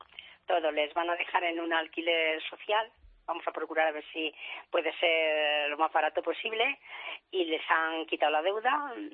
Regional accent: Pinto, Community of Madrid, Spain; somos de Pinto, naturales

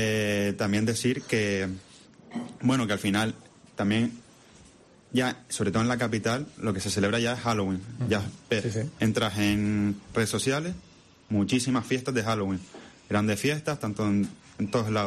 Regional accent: Canary Islands, Spain; Pero es verdad que como canarios y como jóvenes y que nos queda mucha vida por delante

